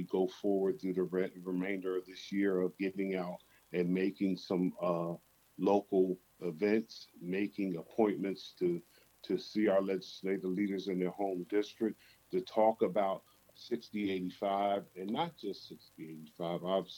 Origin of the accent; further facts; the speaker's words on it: Pennsylvania, United States; my home state of Pennsylvania is one of those.